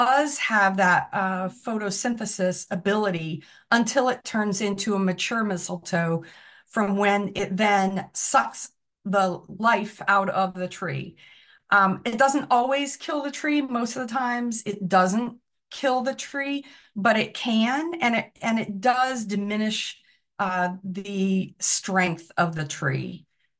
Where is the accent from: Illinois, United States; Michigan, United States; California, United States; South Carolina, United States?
South Carolina, United States; When I was a kid growing up in South Carolina, because I love to climb trees all the time